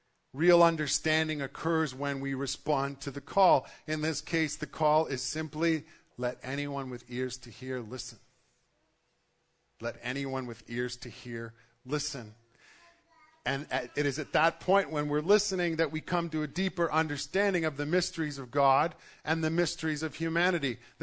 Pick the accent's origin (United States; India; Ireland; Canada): Canada; because we're Canadian and reserved and all the rest.